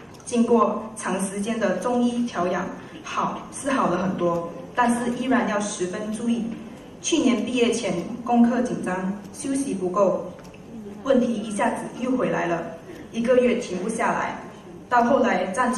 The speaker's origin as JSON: {"language": "Chinese", "country": "Australia", "said": "我是澳洲的"}